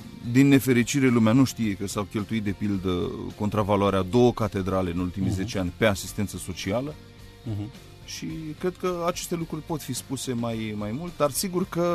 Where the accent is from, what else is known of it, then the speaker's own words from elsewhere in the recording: Romania; Am învățat foarte mult despre noi, ca români, am învățat foarte mult despre maturitatea noastră civică.